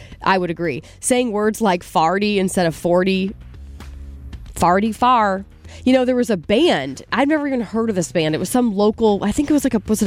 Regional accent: Chesterfield, United States; I grew up in Chesterfield. My neighborhood has a trailer park not too far.

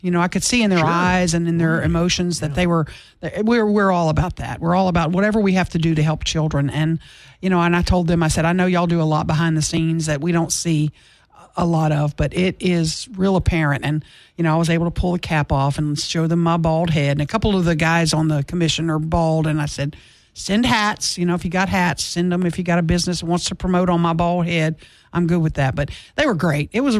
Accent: United States; That is a concern to me as an American.

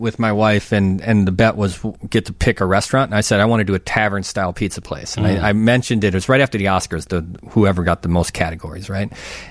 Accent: Chicago, Illinois, United States; Oh, that's interesting because I as a Chicagoan, always mistake

